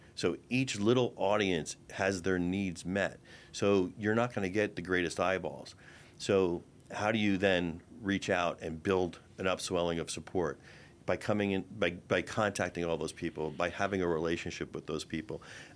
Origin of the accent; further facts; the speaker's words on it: Florida, United States; So I loved growing up in South Florida.